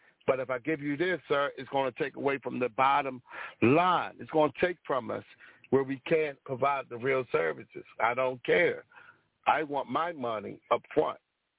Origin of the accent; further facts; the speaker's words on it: Baltimore, Maryland, United States; moved away as an adult; now in Washington, D.C., United States; I'm from Baltimore. I got married and moved to D.C. I bought a house in D.C.